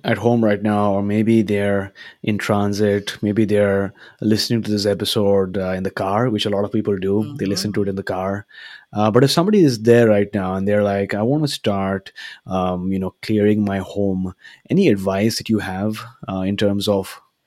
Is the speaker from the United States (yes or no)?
no; India; And I think maybe being of Indian origin, being an Indian, you would appreciate the terminology of karma, right?